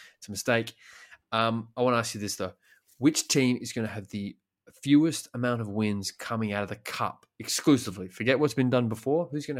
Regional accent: Melbourne, Victoria, Australia; I'm from Melbourne

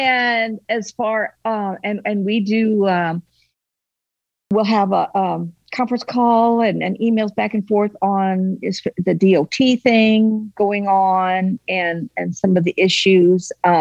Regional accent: St. Louis, Missouri, United States; I grew up in St. Louis. We all grew up in St. Louis, but over the years, a lot of family has moved to Arkansas.

